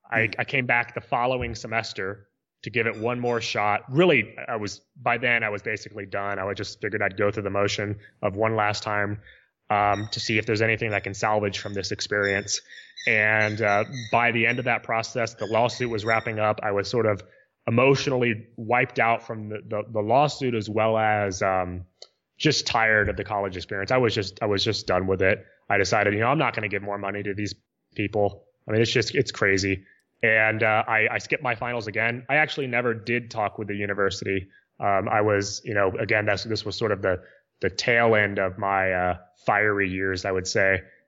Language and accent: English; San Diego, California, United States; basically I was from San Diego, but I was calling people in Baton Rouge, Louisiana.